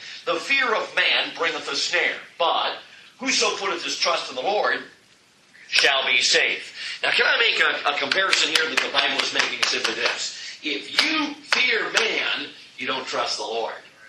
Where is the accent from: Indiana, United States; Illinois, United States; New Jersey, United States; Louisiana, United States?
Illinois, United States; Chicago; I grew up in Chicago, I'm a city slicker